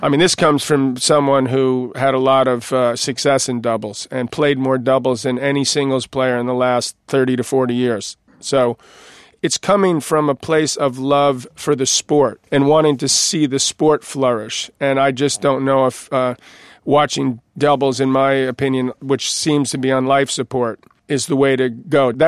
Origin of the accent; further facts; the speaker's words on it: New York, United States; And where I grew up in New York, if someone called you a name, you'd sort of call them a name back